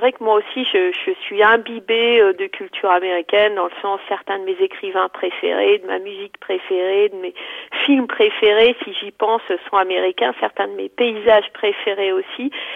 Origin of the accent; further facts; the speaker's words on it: Strasbourg, Grand Est, France; born there; je suis née européenne, puisque bon, je suis née à Strasbourg, mais ma mère est allemande. Mon père est à moitié français, à moitié espagnol.